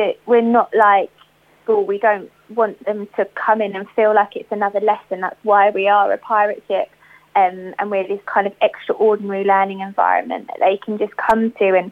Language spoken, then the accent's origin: English; Portsmouth, South East England, United Kingdom; I grew up in Portsmouth, went to local state schools here